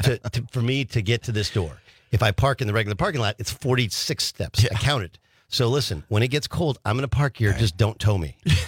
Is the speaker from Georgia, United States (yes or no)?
no; Newport Beach, California, United States; It's like it's warmer than it used to be. I came from Newport Beach.